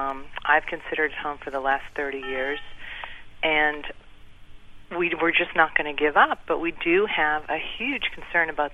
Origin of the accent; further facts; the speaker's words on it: Boston, Massachusetts, United States; also born or lived in New Orleans; now in Waltham, United States; Well, I'm originally from the Boston area, but I've lived in New Orleans for the last 30 years, so I consider that home. And I'm back here in Waltham now as an evacuee